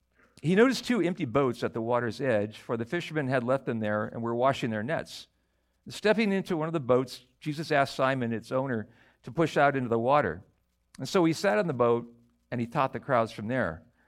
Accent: United States; born there; Well, I was born in America. I was raised up in a Christian family.

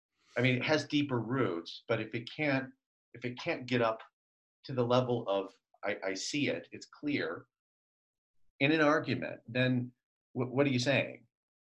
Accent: Michigan, United States; Well, I'm from Michigan, remember?

